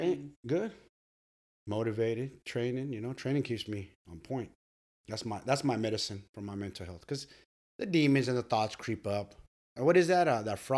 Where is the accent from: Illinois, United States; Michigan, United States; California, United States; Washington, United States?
California, United States; San Francisco; And it's crazy because I'm from San Francisco. You know, I grew up walking the streets, walking hills.